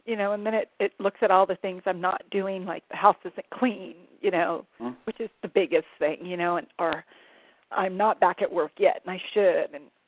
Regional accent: San Diego, California, United States; I'm from San Diego.

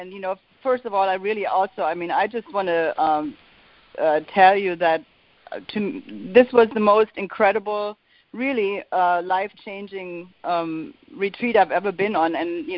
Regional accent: Charleston, United States; I'm from Charleston.

